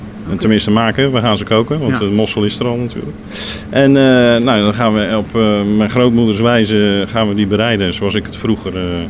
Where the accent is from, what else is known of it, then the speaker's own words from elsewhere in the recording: Zeeland, Netherlands; Ik ben zelf een echte Zeeuw, dus ik haal ze ook gewoon echt uit Zeeland.